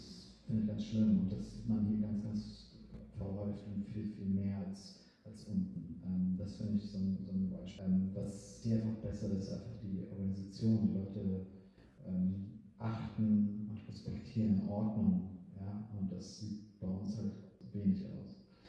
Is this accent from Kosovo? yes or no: yes; Kosovo; also born or lived in Albania; now in Germany; Wir sind aus dem Kosovo, aus Albanien, aus der Region, aber trotzdem leben wir hier. Wir sind hier zur Schule gegangen.